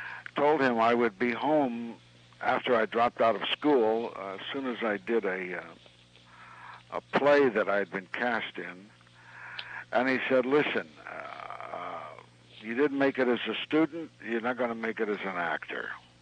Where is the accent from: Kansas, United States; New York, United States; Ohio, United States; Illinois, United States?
Kansas, United States; Kansas City; I'm from Kansas City, Kansas.